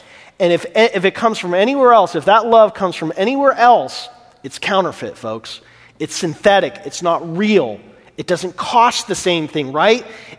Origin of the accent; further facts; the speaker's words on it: California, United States; I'm from California, by the way, too, as well. So I lived in East Coast, West Coast, so I'm partial to California.